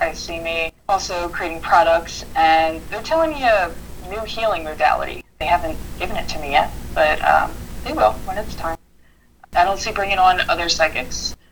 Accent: Clarksboro, New Jersey, United States; Originally, I'm from about Clarksboro, New Jersey.

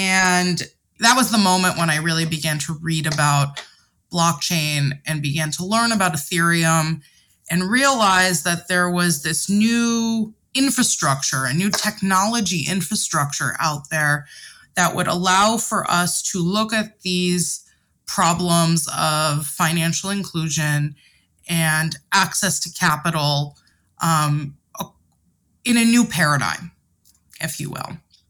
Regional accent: New York City, New York, United States; not everyone in every geography had access to the same quality of life that we did growing up in New York City.

